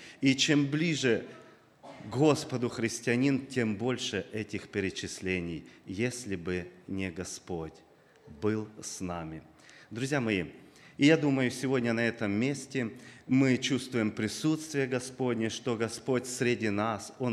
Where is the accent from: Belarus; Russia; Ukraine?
Ukraine; Sumy, Sumy Oblast; Кто не знает, я с Украины, город Суми.